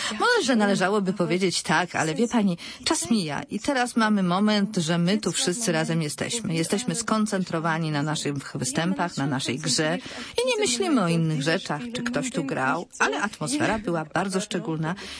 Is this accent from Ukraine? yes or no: yes; Kyiv, Ukraine; now in Zurich, Switzerland; pochodzę z Kijowa na Ukrainie. Aktualnie studiuję w Zurychu u profesora Zachana Brona.